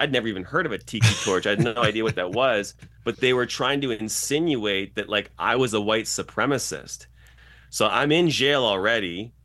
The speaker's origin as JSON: {"language": "English", "town": "Toronto", "region": "Ontario", "country": "Canada", "tie": "born or raised there", "said": "I grew up in Toronto, and I grew up in a part of Toronto that afforded me a certain degree of streets sense as well."}